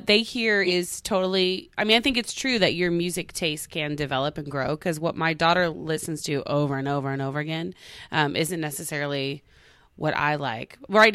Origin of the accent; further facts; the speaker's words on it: Tulsa, Oklahoma, United States; Oh, I'm from Tulsa, Oklahoma.